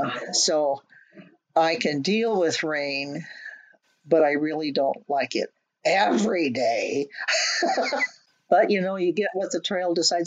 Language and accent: English; Washington, United States; Well, I'm from Western Washington. I'm acquainted with rain.